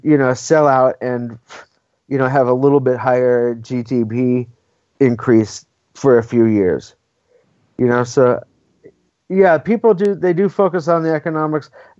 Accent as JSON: {"language": "English", "region": "California", "country": "United States", "said": "we're from California, as we've been talking about"}